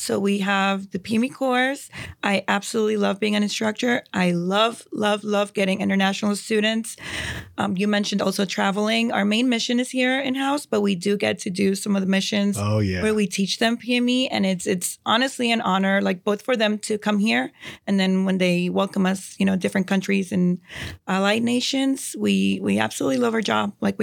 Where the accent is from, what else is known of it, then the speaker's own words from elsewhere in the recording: Barranquilla, Atlántico, Colombia; English is a second language; now in United States; I'm originally from Barranquilla, Colombia. Make sure I say the city. I moved to the States in 2001.